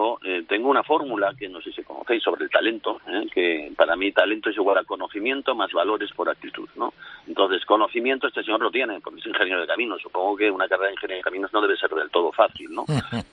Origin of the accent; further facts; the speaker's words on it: Catalonia, Spain; Una imagen que no me gusta nada, como catalán no me gusta nada.